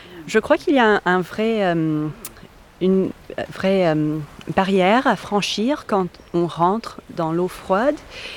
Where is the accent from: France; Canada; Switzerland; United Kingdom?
United Kingdom; South West England; French is a second language; je suis une collègue de Gaëlle et je viens de Cornouailles.